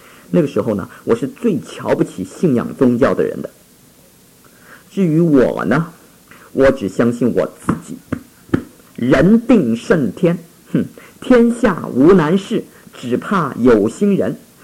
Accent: Taiwan; 大概是跟我小时候在台湾受的教育有关吧

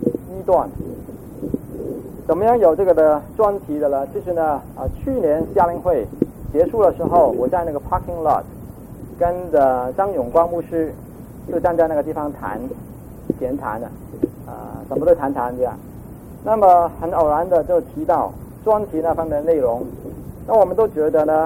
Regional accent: Hong Kong; Chinese is a second language; 因为我觉得我从香港来，你们听我的国语是很辛苦， 有人说最怕呢就是听广东人讲国语讲官话

